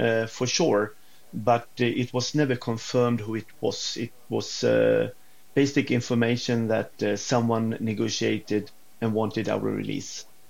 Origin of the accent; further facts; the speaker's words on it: Gothenburg, Västra Götaland, Sweden; English is a second language; living in the north part of Sweden, Swedish, born and raised in Gothenburg.